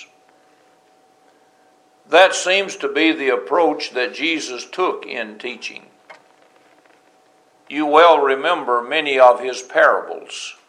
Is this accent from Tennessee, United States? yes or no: yes; Gainesboro, Tennessee, United States; Now, you've heard me tell you that I'm from Jackson County. That's Gainesboro. No joke.